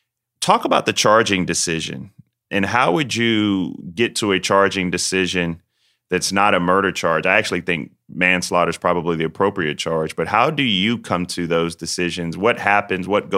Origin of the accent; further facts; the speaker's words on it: the South, United States; accent: Southern; people pick on me, by the way, that I say that word when I'm on Wolf. That's my Southern accent.